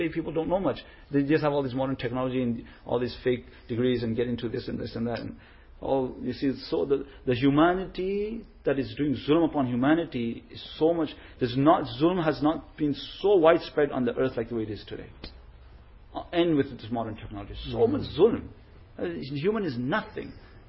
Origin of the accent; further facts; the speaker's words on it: Canada; I always wear red and white. I'm a Canadian.